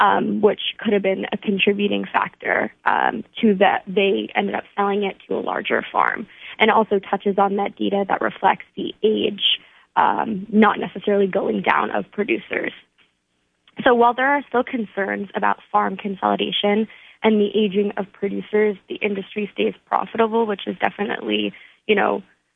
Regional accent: New York, United States; I am from the New York side

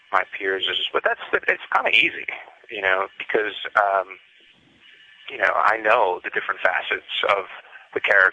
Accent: Brooklyn, New York, United States; I grew up in Brooklyn. We moved to Hell's Kitchen, and I hung out with a crew of kids that I thought were really cool.

